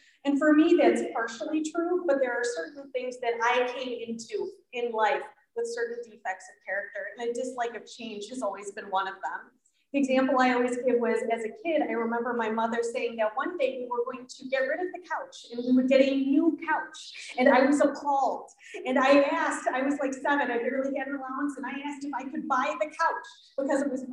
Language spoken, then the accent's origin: English; Midwest, United States; now in Melville, United States; You can probably hear that I am a Midwesterner. How did I come to be in Melville, New York on this auspicious evening with these sick beats?